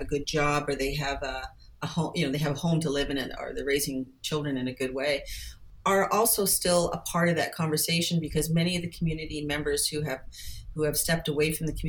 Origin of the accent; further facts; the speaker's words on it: Toronto, Ontario, Canada; I was raised in Toronto in the 60s and 70s.